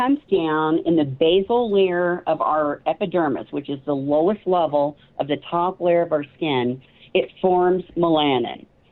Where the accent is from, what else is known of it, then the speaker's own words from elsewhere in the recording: Midwest, United States; moved away as an adult; So I personally, my husband and I moved out here from the Midwest about 8 years ago.